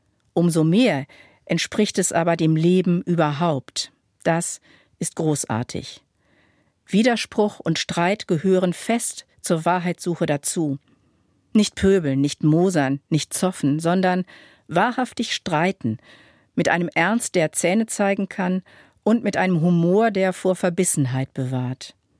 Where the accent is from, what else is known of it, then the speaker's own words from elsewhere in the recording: Münster, North Rhine-Westphalia, Germany; meiner Heimatstadt Münster